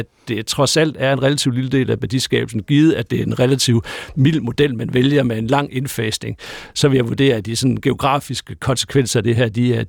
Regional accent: Central Denmark Region, Denmark; det er der, hvor jeg kommer fra Midtjylland og op efter, ikke?

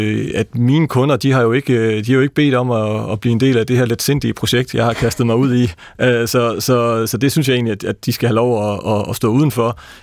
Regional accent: Hjørring, North Denmark Region, Denmark; now in Copenhagen, Denmark; Altså, jeg vil gerne sige, jeg kommer fra Hjørring.

